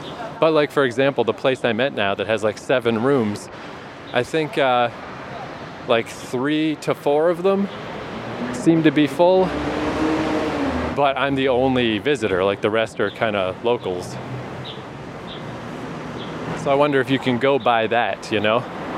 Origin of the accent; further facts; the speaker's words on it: Canada; because I'm from Canada, just summer.